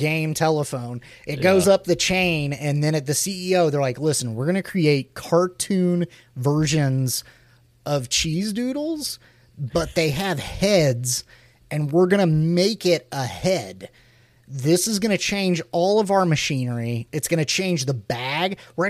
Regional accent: Midwest, United States; growing up in the Midwest like I did

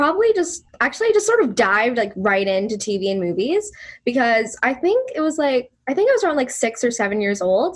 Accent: California, United States; born there; Yes, I was originally born here.

